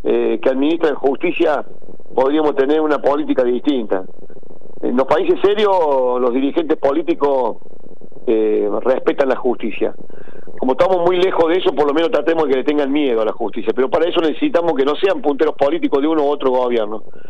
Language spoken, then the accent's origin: Spanish; Córdoba, Argentina; que también es cordobés